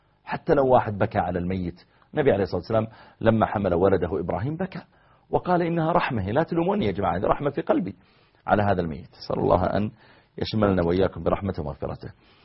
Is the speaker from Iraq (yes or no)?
no; Saudi Arabia; شباب الشيعة اللي عندنا في السعودية